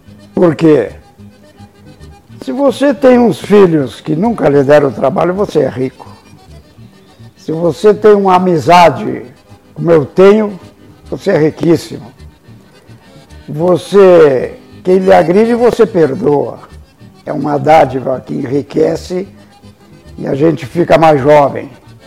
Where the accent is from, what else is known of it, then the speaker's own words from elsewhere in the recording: Rio Grande do Sul, Brazil; Eu fui criado na Estância Recreio, no Pacaraí, guri.